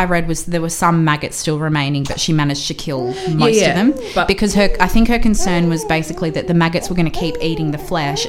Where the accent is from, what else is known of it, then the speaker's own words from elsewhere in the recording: Australia; Which, as an Australian, I'm like, fuck no, get out of that water.